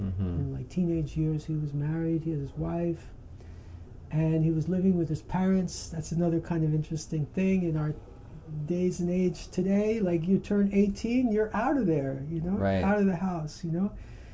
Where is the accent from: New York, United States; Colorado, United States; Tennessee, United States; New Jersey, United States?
New York, United States; New York City; born there; which is the same year I was born in New York City.